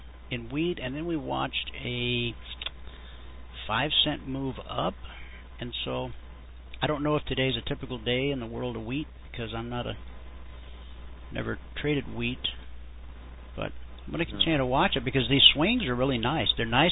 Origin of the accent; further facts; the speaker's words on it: the South, United States; I mean, I grew up in the South, and so things are a little different in the South than the rest of the world